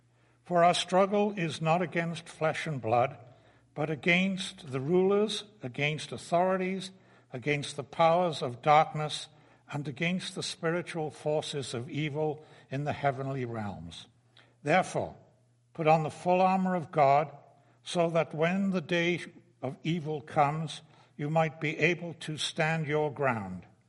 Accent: United Kingdom; And it reminds me of when I was a guy growing up in Britain many years ago.

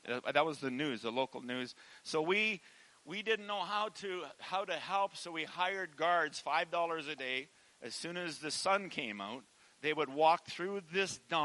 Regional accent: Canada; as a Canadian farm boy, you just never heard of things like that.

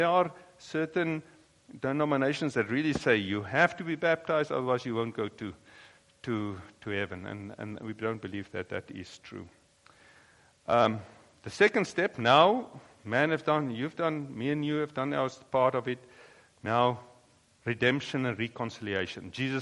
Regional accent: South Africa; way back when I was in South Africa, we grew up in Dutch Reformed Church.

